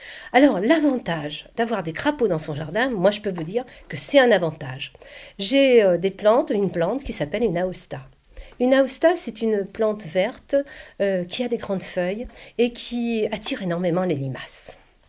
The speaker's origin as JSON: {"language": "French", "town": "Paris", "region": "Île-de-France", "country": "France", "said": "Parce que nous, on vient du Nord, on vient de Paris."}